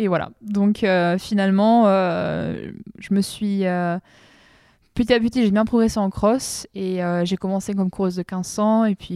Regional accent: Limoges, Nouvelle-Aquitaine, France; je suis de Limoges originairement

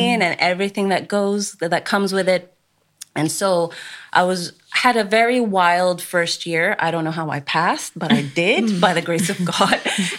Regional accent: Abu Dhabi, United Arab Emirates; I was born and raised in the Emirates, so I was there, grew up, I'm number five out of five siblings, both mom and dad. And I grew up in Abu Dhabi, which was like the perfect place to have a childhood. Like, it was warm, it was an island

